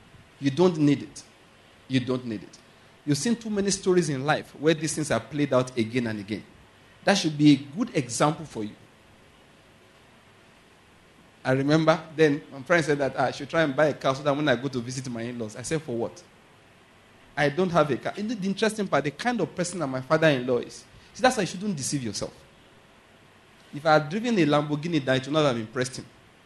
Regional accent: Owo, Ondo, Nigeria; I said, no, not me. I'm from Owo.

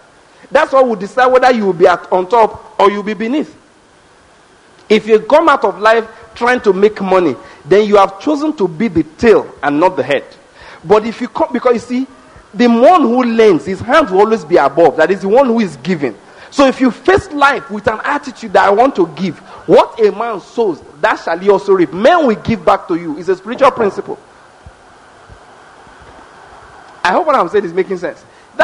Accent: Ondo, Nigeria; You know, in my hometown, well, not really my hometown, but that's where we live. That's where I grew up, okay? There is a school there where people send their children from Lagos. This is Ondo State.

